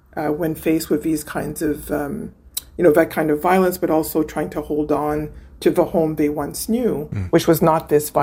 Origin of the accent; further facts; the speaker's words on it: Winnipeg, Manitoba, Canada; also born or lived in Haiti / Quebec; We grew up in Winnipeg. I grew up in Winnipeg.